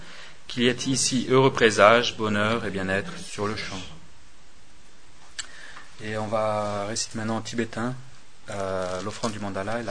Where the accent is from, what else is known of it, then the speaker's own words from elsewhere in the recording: Paris, Île-de-France, France; Je suis d'origine française, j'ai grandi à Paris